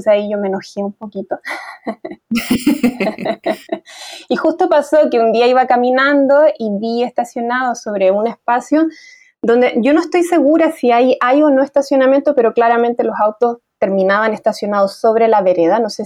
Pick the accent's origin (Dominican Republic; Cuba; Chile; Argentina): Chile; Santiago, Santiago Metropolitan Region; moved away as an adult; also born or lived in Barcelona / London; A ver, yo soy de Santiago, crecí en Santiago hasta los 24, 25.